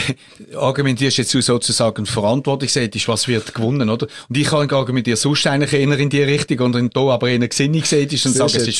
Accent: Switzerland; und das als Schweizer

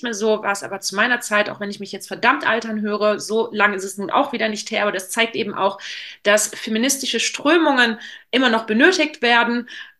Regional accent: Wallonia, Belgium; also born or lived in Aachen; Also ganz kurze Korrektur, ich stamme aus Ostbelgien, also ich komme tatsächlich aus der östlichsten Ecke Belgiens, ich gehöre einer sprachlichen Minderheit an. Es ist aber richtig, dass mein Geburtsort Aachen ist.

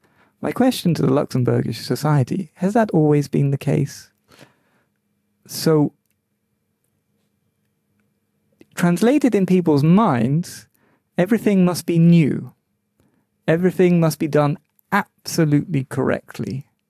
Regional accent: London, United Kingdom; I grew up in London where there were all races, all nationalities, and we all mixed along.

